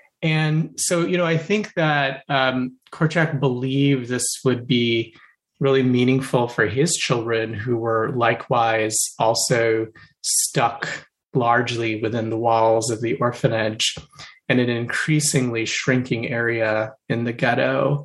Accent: Kolkata, West Bengal, India; I was born in Kolkata and spent my childhood there.

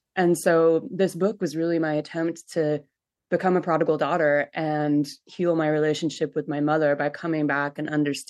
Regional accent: California, United States; And particularly growing up in Northern California on the West Coast, I was just steeped in so much of that myth of the cowboy that I became really fascinated with it.

